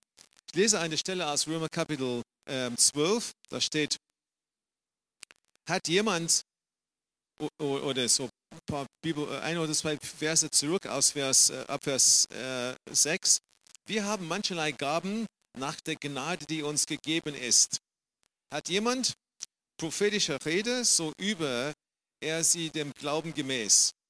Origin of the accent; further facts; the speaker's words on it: South Africa; German is a second language; now in Dresden, Germany; Ich komme ursprünglich aus Südafrika, bin jetzt mittlerweile 20 Jahre in Dresden und leite dort die Jesus-Gemeinde.